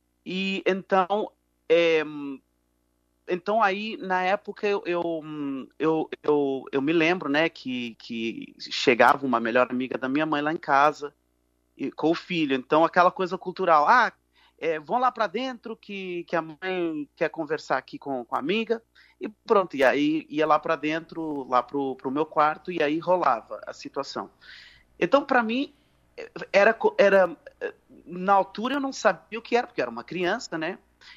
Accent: Portugal; aí eu vivi a minha infância em Portugal.

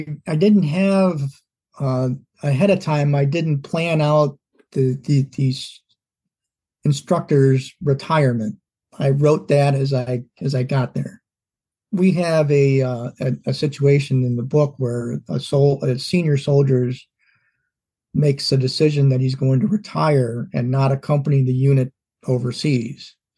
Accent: Chicago, Illinois, United States; Well, I grew up in Chicago in a Polish family.

